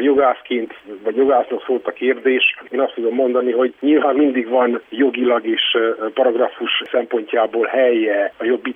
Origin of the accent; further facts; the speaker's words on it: Brașov, Brașov County, Romania; amikor én háromszéken gesztusból helyet kaptam brassóiként a parlamenti listán